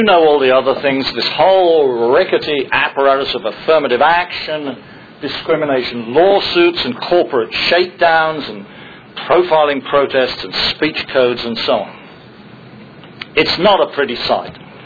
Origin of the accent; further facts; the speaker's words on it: England, United Kingdom; I can tell you from experience, that you get extra status points in the United States for being English.